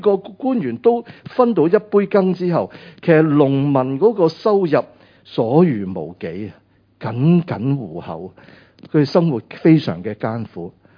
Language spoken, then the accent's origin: Chinese; Guangdong, China; 我们广东人